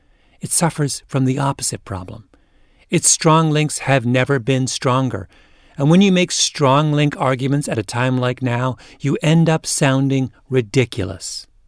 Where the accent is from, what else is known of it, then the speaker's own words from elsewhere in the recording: Canada; I grew up in Canada in the 1970s, and at that time, the country had lots of good universities.